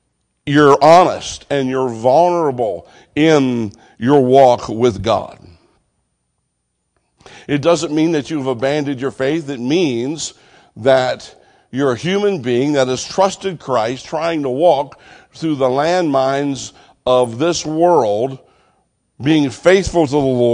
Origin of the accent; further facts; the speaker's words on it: Winchester, Virginia, United States; I come from Winchester, Virginia, and it's on the top of Interstate 81.